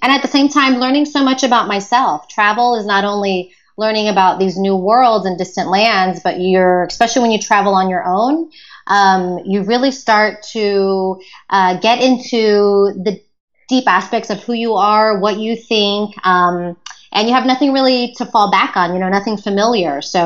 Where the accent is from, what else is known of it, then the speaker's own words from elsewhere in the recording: Houston, Texas, United States; Growing up in Houston, Texas is where I spent my childhood.